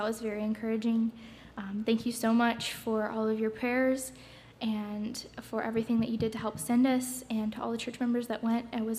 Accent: Florida, United States; I'm here from Florida, so Indiana is a long way away, and I've never been there before

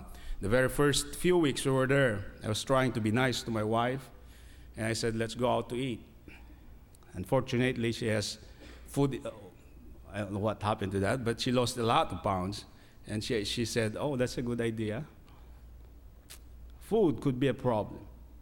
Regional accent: Philippines; I grew up in the Philippines

